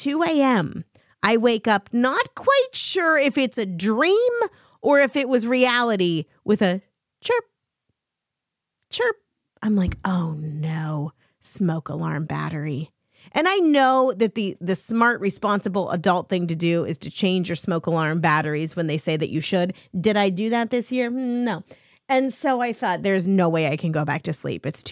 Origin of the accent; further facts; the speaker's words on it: Ohio, United States; I was glad to see my Buckeyes, my home state of Ohio Buckeyes, winning.